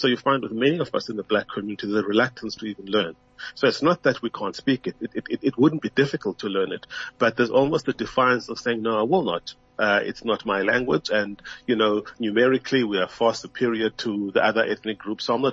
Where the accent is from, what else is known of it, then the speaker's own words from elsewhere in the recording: South Africa; In South Africa, we're not even there. We still don't even identify first and foremost as South African.